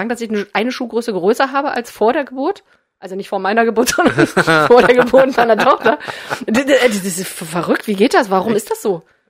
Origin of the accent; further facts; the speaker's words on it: Magdeburg, Saxony-Anhalt, Germany; Wenn du auf mich zeigst, ich komme auch aus Magdeburg.